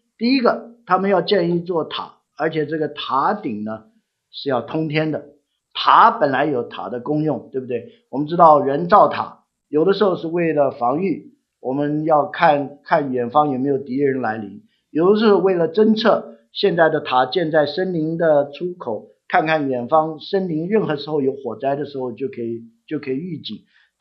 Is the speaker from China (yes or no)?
no; United States; 我们美国人骂人有时候说